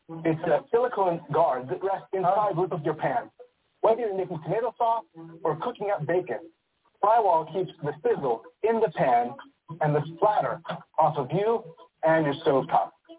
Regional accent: Brooklyn, New York, United States; from Brooklyn, New York

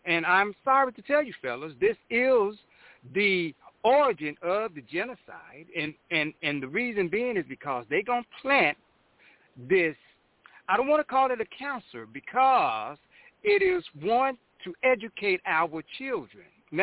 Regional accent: Texas, United States; I'm from Stop 6, just like they came and they said they were going to have an academy at the middle school that I went to, Dunbar middle school

